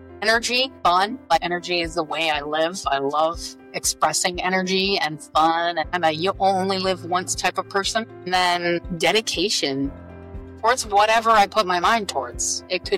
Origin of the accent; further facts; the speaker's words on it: Phoenix, Arizona, United States; now in Tampa, United States; Well, most of my life, I grew up in Phoenix, Arizona. So I would say I'm a Phoenician.